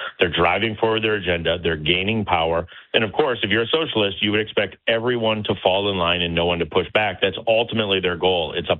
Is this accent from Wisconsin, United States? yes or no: yes; Wisconsin, United States; It almost played out in the governor's race in my home state of Wisconsin